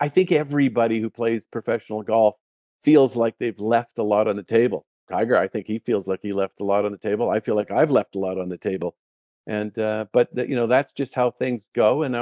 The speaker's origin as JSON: {"language": "English", "country": "Canada", "said": "It's in my country. It's the Canadian Amateur. I'm the Canadian, and I'm not going to allow him to win."}